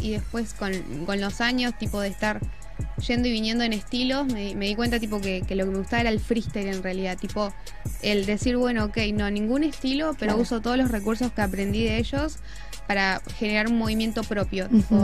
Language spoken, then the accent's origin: Spanish; Neuquén, Argentina; soy de Neuquén, del sur.